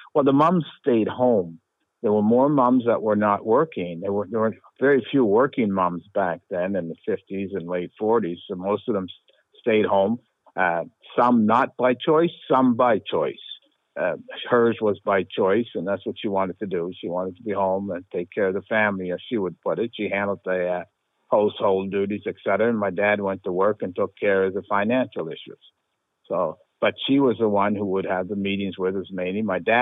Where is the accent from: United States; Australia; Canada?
Canada; Windsor, Ontario; The safety value is not there like it was when I was growing up in Windsor. Curry's Corner, you knew everybody.